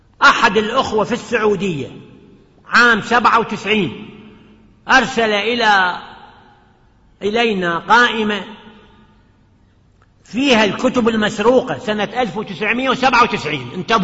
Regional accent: Iraq; يعني أنا طب من العراق وأعرف

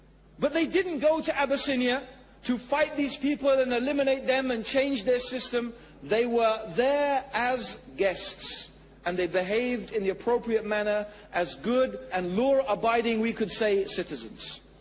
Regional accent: Tanzania; born there; now in England; I was born in Tanzania, in Africa

